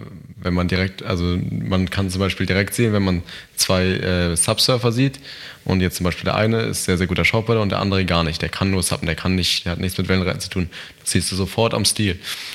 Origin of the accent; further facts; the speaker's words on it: Northern Germany, Germany; hier als Norddeutscher, würde ich sagen, ja, auf jeden Fall.